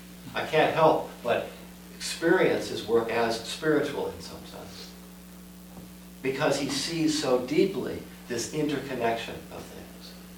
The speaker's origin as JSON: {"language": "English", "region": "Midwest", "country": "United States", "said": "I come from the Midwest, and as much as I love Chicago, which I do love Chicago"}